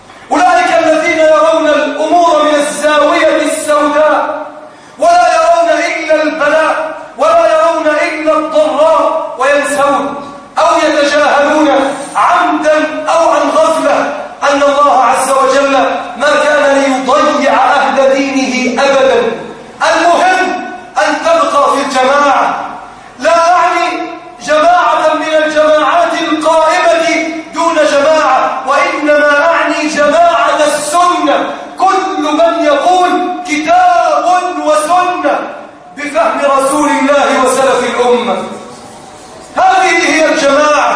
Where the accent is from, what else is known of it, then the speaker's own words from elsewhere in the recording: Egypt; اللهم بارك لنا في بلدنا مصر.